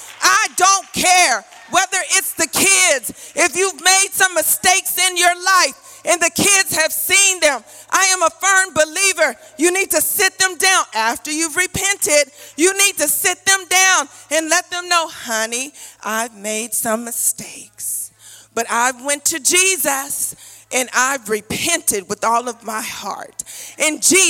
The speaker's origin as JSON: {"language": "English", "region": "Maryland", "country": "United States", "moved": "yes", "said": "I come from Maryland, so they're a little ways ago, but I get to go home every now and then."}